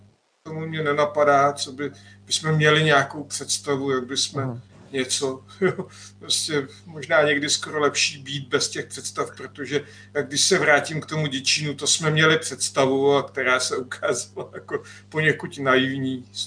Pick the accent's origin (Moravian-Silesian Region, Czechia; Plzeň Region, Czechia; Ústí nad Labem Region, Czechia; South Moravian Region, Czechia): Plzeň Region, Czechia; Klatovy; jak jsme z Klatov, tak já jsem jako kluk docela z různých důvodů jezdil do Plzně a Plzeň je velký průmyslový město